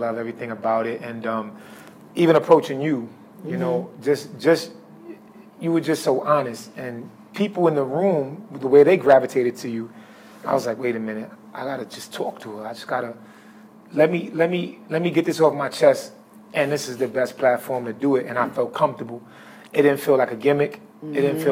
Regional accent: New York, United States; I grew up in Building 1. So Rucker Park is across the street.

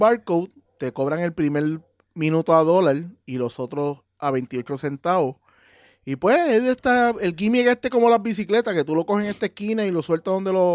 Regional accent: Bayamón, Puerto Rico; Bayamón es mi pueblo natal.

